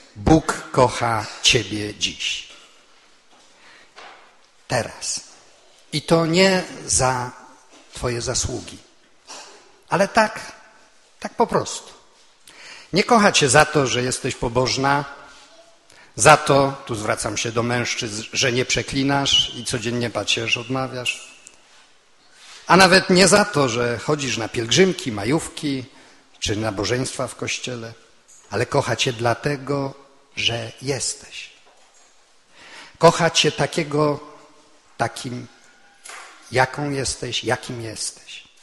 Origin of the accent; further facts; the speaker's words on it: Stronie, Lesser Poland, Poland; born there; to są moje rodzinne strony. Moja mama pochodzi z Rogów, tata z Podegrodzia, a ja się urodziłem w Stroniu.